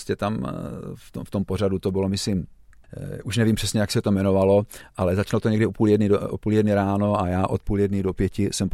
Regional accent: Karviná, Moravian-Silesian Region, Czechia; No tak my jsme kapela, která měla vždycky rockové ambice, protože pocházíme z Karviné

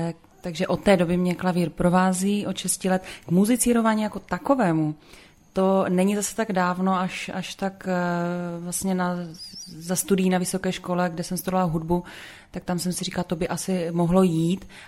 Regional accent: Brno, South Moravian Region, Czechia; now in Prague, Czechia; Já jsem Brňák, pocházím z centra Brna, zahraničí, pokud je Praha zahraničí, tak žiju v podstatě víceméně tam, ale do Brna jezdím taky často.

